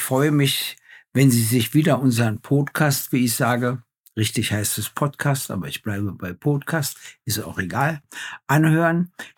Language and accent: German; Berlin, Germany; dann in meiner Heimat, nämlich am 16.12. in Berlin